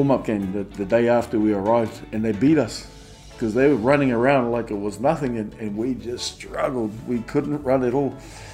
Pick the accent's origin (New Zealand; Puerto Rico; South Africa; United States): New Zealand; it's just part of growing up in New Zealand.